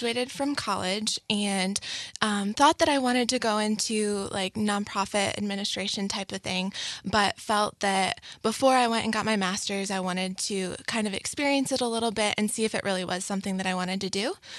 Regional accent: Michigan, United States; moved away; So I'm originally from Michigan.

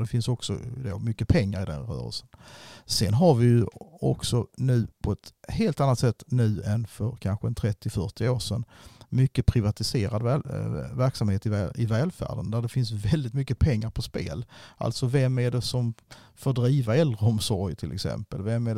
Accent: Skåne, Sweden; now in Stockholm, Sweden; Man hade helst varit på hemmaplan hemma i Skåne, men så är det ibland.

